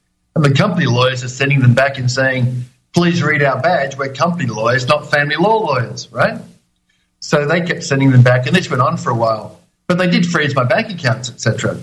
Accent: Australia; moved away as an adult; now in Ireland

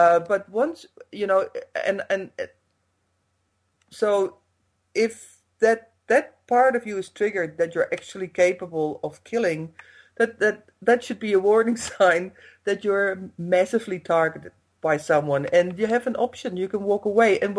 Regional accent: Netherlands; now in England; in my what used to be my home country, Holland

